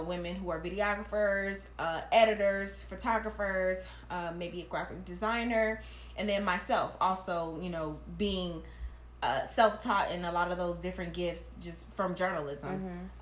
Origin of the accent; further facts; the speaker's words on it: Vallejo, California, United States; now in Los Angeles, United States; Okay, I'm from the Bay Area, San Francisco, Vallejo. I've been here in Los Angeles for about 8 years now.